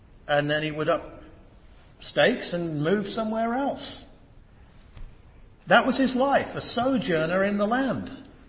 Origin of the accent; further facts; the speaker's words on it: United Kingdom; I'm a Brit.